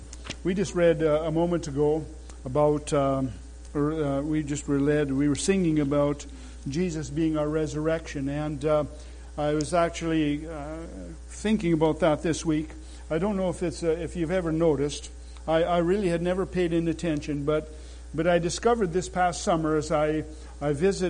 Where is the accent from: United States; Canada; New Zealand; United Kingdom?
Canada; Glenside, Saskatchewan; buried in a John Huss Cemetery in central Saskatchewan, just out of the town of Glenside, that was my hometown.